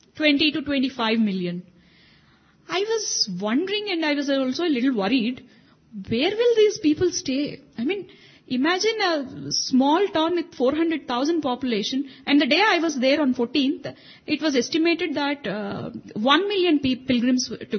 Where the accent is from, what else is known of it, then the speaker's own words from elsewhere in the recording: India; first language Telugu; English is a second language; since I understand Telugu. Telugu is my mother tongue.